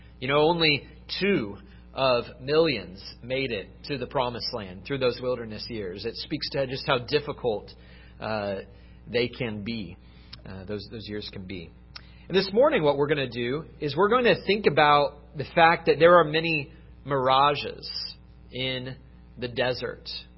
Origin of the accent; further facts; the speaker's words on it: San Diego, California, United States; I actually grew up with worshiping with many people in this room. I was born here in San Diego, and it's good to be back here